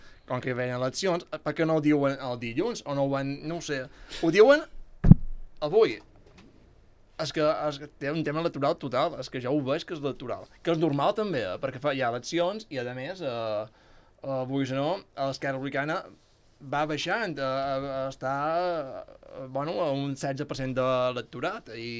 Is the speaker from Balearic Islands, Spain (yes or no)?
yes; Ciutadella, Balearic Islands, Spain; De Ciutadella.